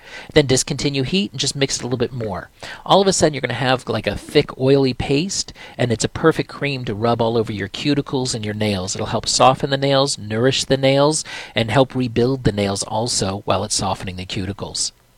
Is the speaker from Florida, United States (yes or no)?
yes; Florida, United States; because I'm from Florida